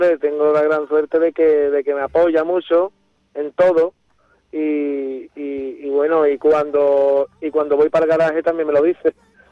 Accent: Chiclana, Andalusia, Spain; si en Chiclana, mi tierra

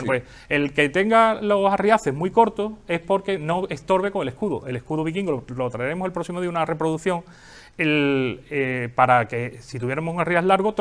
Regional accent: San Fernando, Andalusia, Spain; also born or lived in Galicia; yo no soy de San Fernando, yo soy gallego. Pero yo me he criado en la isla.

